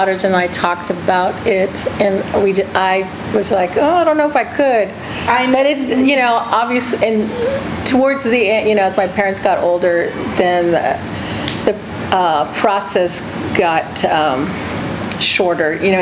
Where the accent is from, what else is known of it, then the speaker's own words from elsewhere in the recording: San Antonio, Texas, United States; I'm from San Antonio, and so there's a Delia's there.